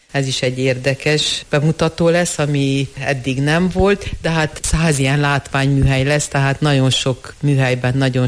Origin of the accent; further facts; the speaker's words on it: Sfântu Gheorghe, Covasna, Romania; az erdélyi származásom is hozzájárul ehhez, hiszen Sepsiszentgyörgyön születtem, ott nőttem fel, tehát ott azért még a hagyományok, az az egész népművészet része volt az életemnek